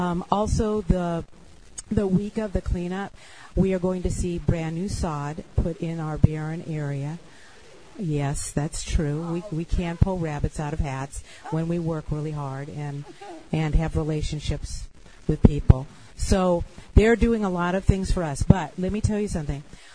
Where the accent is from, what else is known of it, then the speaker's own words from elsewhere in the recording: California, United States; I grew up here in the Valley, and I remember Van Nuys Boulevard